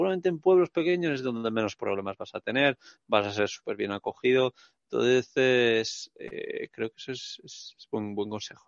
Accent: Basque Country, Spain; Arte y yo que somos del País Vasco, de Euskadi

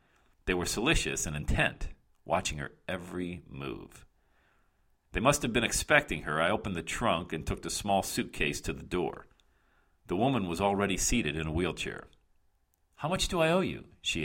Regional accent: Bradford, Pennsylvania, United States; moved away as an adult; now in Buffalo, United States; living in Buffalo, New York, about 80 miles north of Bradford, Pennsylvania, where my mom lived, in my hometown. That's where I was born and raised.

